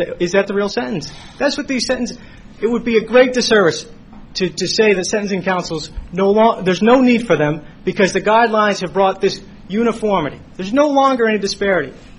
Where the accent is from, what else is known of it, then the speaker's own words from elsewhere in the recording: Washington, District of Columbia, United States; You know, I'm actually from Washington, D.C., working out of Maine Justice.